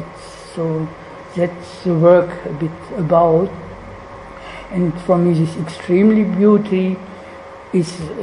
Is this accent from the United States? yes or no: no; Germany; English is a second language; And I come from Germany, and we had also this history